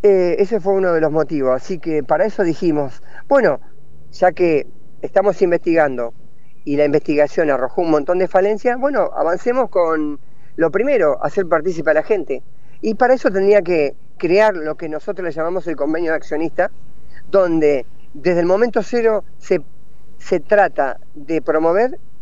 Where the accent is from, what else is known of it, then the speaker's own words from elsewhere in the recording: Argentina; Me da vergüenza como argentino decirlo.